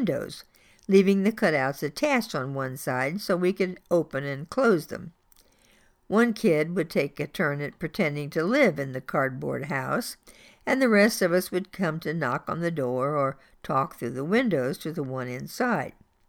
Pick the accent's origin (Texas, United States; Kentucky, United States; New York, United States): Kentucky, United States; Madisonville; I don't think the kids in my hometown of Madisonville, Kentucky, were any different from kids in any other part of our nation.